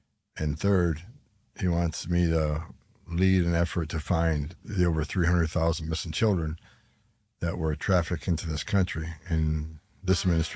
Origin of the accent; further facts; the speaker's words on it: Campo, California, United States; I was born and raised in Campo, California, San Diego sector.